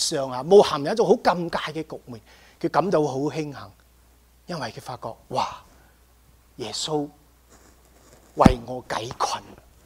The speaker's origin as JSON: {"language": "Cantonese", "region": "California", "country": "United States", "said": "跟住我哋加州人好唔惯啊嘛，系一种尊敬嚟噶"}